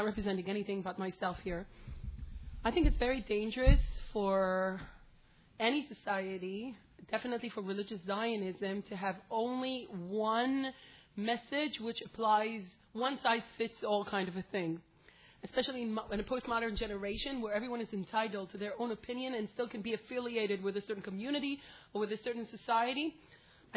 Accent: Akiva, Israel; English is a second language; when I was growing up in Akiva

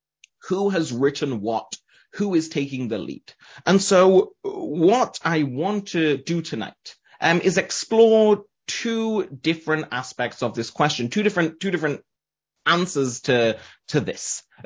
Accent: Manchester, North West England, United Kingdom; you already heard that I'm from Manchester, England. In case you're wondering where to place the accent

